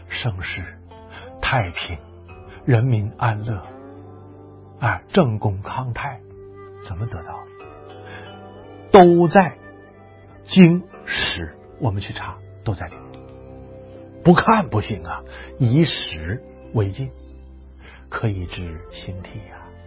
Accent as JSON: {"language": "Chinese", "country": "China", "said": "那是西方价值观，我们中国人上当了"}